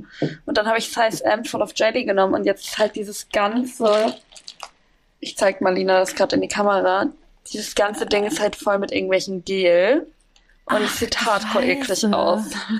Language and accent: German; Bielefeld, North Rhine-Westphalia, Germany; es gibt so einen Sushi-Laden in meiner Heimatstadt in Bielefeld.